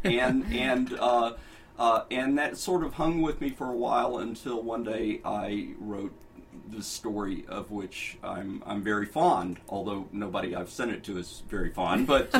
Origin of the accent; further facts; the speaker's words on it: the South, United States; Growing up in the South, I grew up with a family of storytellers and surrounded by storytellers